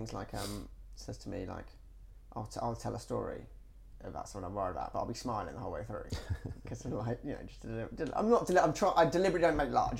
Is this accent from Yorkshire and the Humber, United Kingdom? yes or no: no; East of England, United Kingdom; now in London, United Kingdom; No. I grew up in Hertfordshire.